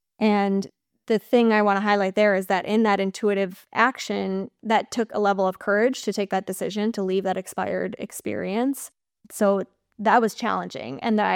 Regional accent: Minnesota, United States; moved away as an adult; now in California, United States; I'm originally from Minnesota and we recently, well, within the last 2 years, moved out to California.

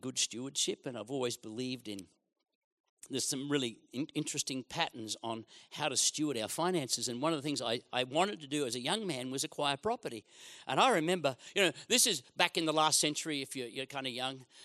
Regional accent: Queensland, Australia; also born or lived in Gosford; Almost all my life, I've lived in Queensland. I was born in Gosford, New South Wales. I was smuggled out of that terrible state before I was 1 year of age and I've spent the rest of my life living in Queensland

